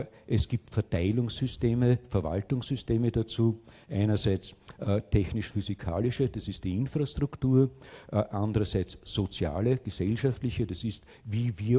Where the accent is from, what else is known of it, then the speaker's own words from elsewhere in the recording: Austria; Konkret bei uns in Österreich, in Deutschland, bei euch, schaut sicherlich nicht gravierend anders aus.